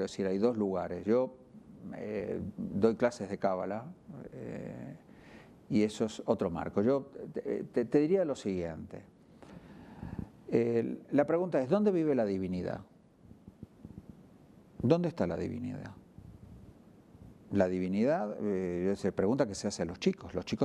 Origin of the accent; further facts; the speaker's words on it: Argentina; also born or lived in Spain; Lo primero, yo soy judío, luego soy argentino y español